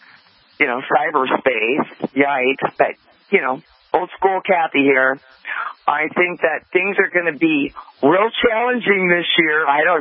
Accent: Illinois, United States; See, I was born and raised in Illinois

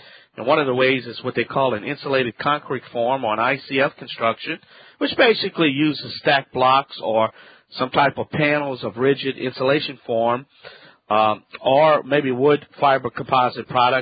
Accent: Louisiana, United States

